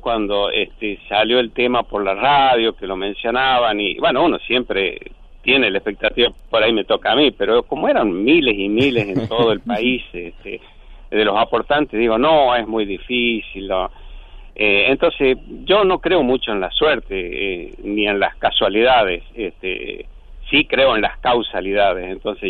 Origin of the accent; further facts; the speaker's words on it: La Rioja, Argentina; born there; also born or lived in Córdoba; yo nací en La Rioja Capital. Estuve unos años viviendo en Córdoba cuando fui estudiante, pero una vez que me recibí volví a La Rioja, así que ya formé una familia, tengo una familia armada acá